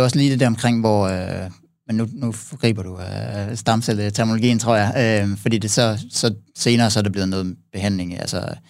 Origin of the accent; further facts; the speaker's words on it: Herning, Central Denmark Region, Denmark; Jeg er fra Herning oprindeligt.